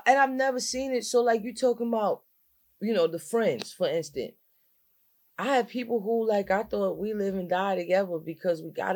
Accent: New Jersey, United States; You know, I'm from Bergen County. So I start hanging out in Newark and everybody's so real.

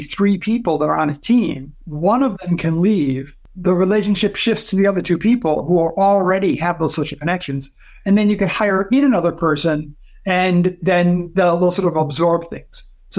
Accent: Ann Arbor, Michigan, United States; Oh, I'm from Ann Arbor.

